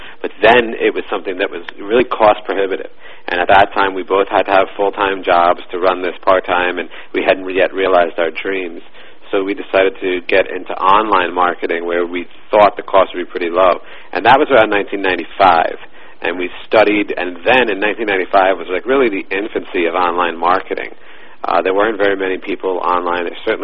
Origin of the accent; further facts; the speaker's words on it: New York, United States; I'm 32 years old and born and raised in New York.